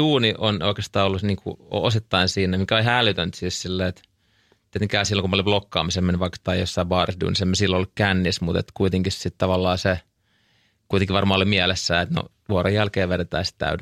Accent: Helsinki, Uusimaa, Finland; mä oon siis Itä-Helsingistä kotoisin ja sellaisesta keskiluokkaisesta perusperheestä, missä faija teki paljon duunia ja mutsi oli himas.

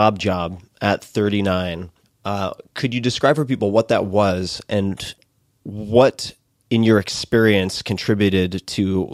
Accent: New York, United States; born there; No, I was born in Suffolk.

